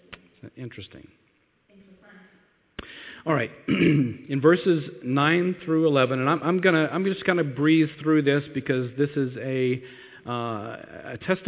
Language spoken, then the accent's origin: English; Texas, United States; growing up in Texas, that kind of limited the number of girls there were for me to date